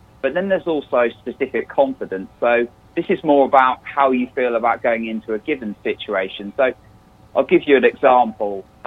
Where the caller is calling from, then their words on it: England, United Kingdom; I am calling in from England for any of the listeners who noticed the odd accent